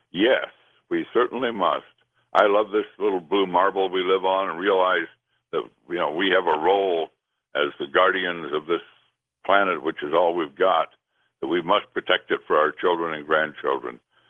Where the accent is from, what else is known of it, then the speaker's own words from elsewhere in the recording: Carbondale, Illinois, United States; My hometown as a teenager in Carbondale in southern Illinois, I remember the smog hanging over it in the late 40s and 50s when I was a boy.